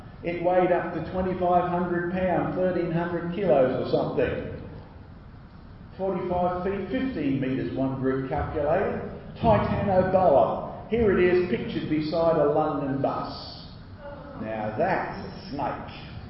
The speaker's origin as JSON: {"language": "English", "country": "Australia", "said": "Now, I'm an Aussie."}